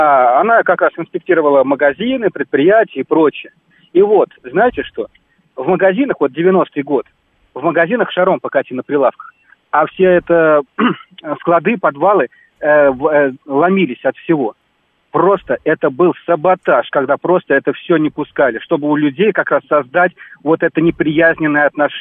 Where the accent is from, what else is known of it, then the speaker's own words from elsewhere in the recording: Moscow, Russia; Я жил, родился и жил в Москве. И сейчас живу в Москве.